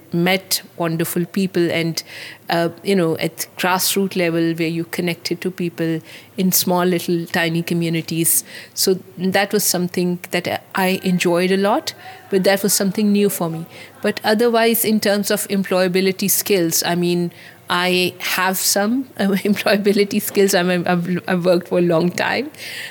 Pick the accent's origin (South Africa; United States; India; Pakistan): Pakistan; now in Leicester, United Kingdom; I come from, I'm from Pakistan, a middle-aged kind of woman.